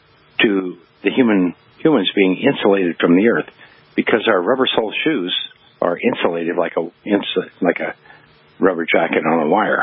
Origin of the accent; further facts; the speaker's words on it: Montana, United States; Basically, I was raised in Montana on a ranch, and as a young boy, I was, you know, a cowboy